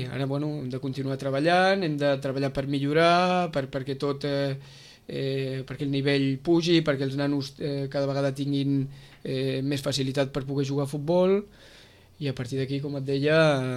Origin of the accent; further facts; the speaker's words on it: Catalonia, Spain; m'he criat i nascut a la Blanca Subur